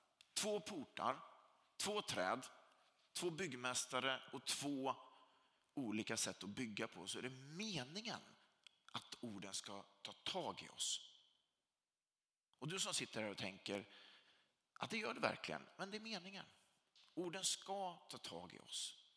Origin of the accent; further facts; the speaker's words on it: Sweden; För jag är svensk och tycker om när det får vara lite lagom.